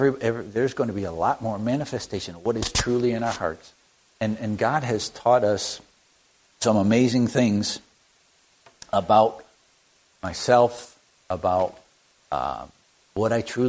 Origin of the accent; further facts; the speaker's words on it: United States; As an American, it just made my blood boil.